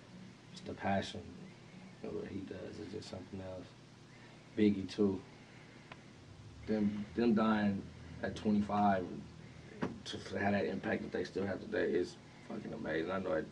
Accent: Compton, California, United States; Of course, I mean, I'm fucking from Compton.

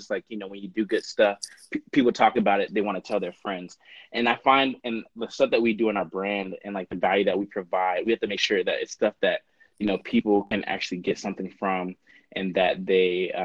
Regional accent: Atlanta, Georgia, United States; So I went to Georgia Tech. I'm originally from Atlanta.

